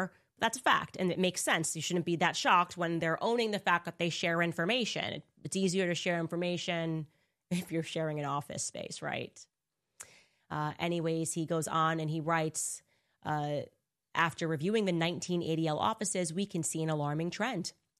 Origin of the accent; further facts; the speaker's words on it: Connecticut, United States; Now, I know this because I'm from Connecticut